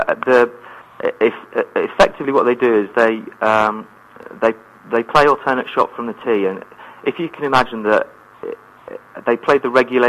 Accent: West Midlands, United Kingdom; I'm from Shropshire in England, so very, very English.

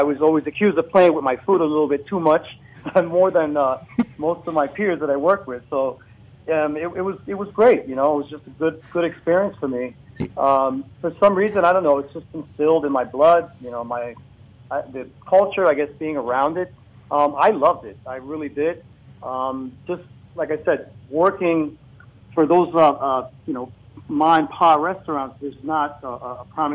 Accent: New York, United States; Anyone who could equate to growing up in New York in the 70s could definitely appreciate what I have to say.

